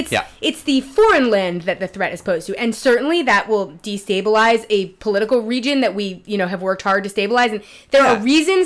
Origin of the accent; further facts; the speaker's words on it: United States; I'm an American who was sort of socialized in that, you know, world.